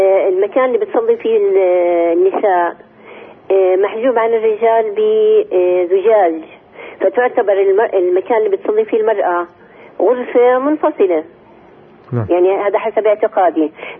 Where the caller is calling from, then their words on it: Nablus, West Bank, Palestine; من نابلس.